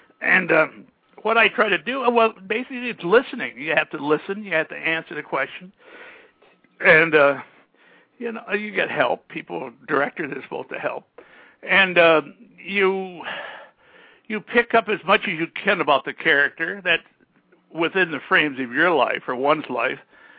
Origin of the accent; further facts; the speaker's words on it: Vermont, United States; And I hadn't heard proper speech, you know, with only one ear, the whole thing growing up in Vermont.